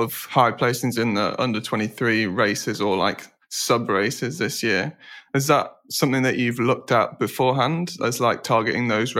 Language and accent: English; Nottingham, East Midlands, United Kingdom; I'm from Nottingham.